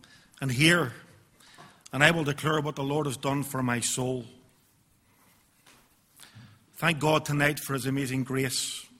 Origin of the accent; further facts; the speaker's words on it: Belfast, Northern Ireland, United Kingdom; I was brought up in East Belfast. I've got three brothers and four sisters. I don't come from a Christian background whatsoever. My mother and father were not religious in any shape or form.